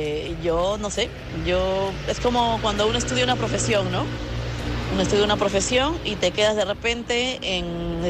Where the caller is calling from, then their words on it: Madrid, Community of Madrid, Spain; de Madrid.